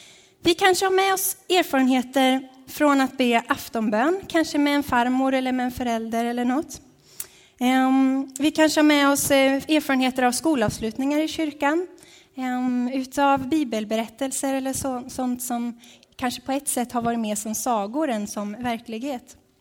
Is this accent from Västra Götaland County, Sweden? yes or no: no; Dalarna County, Sweden; Jag är en trogen dalkulla och har flyttat ner hit för inte så länge sedan. Utan i augusti så flyttade vi ner hit, jag och min man Jibril.